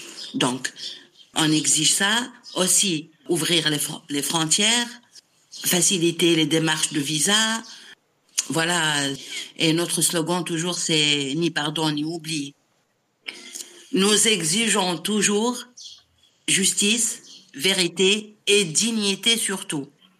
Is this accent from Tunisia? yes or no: yes; Tunisia; Je suis tunisienne. Et je suis fière de l'être